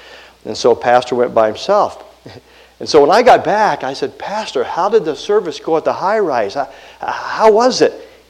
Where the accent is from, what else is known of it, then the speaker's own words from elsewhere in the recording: Georgia, United States; I'm actually from Georgia, but I was in Minnesota, went to seminary up there, and I was a youth pastor.